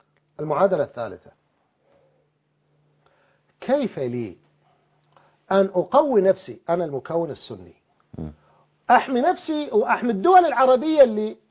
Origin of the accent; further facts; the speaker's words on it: Iraq; أنا كعراقي كيف يمكن لي أن أوحد العرب والعراق ضعيف؟